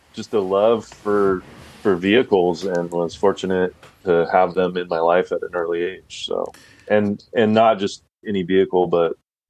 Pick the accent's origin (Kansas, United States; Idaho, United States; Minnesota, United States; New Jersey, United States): Idaho, United States; Nampa; But yeah, so I live, born and raised here in Idaho. I was born in Nampa, which is west of Boise, and I've lived here my whole life.